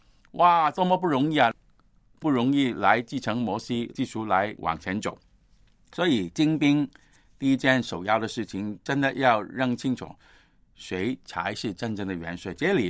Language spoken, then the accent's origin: Chinese; Guangdong, China; 我是广东人，广东人就是说